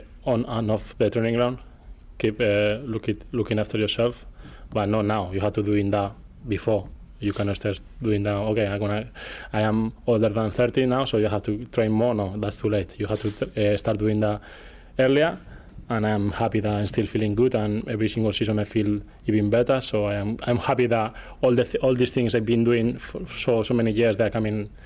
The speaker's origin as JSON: {"language": "English", "region": "Basque Country", "country": "Spain", "said": "Yeah, I think in the Basque country we are more English than in the south, for example."}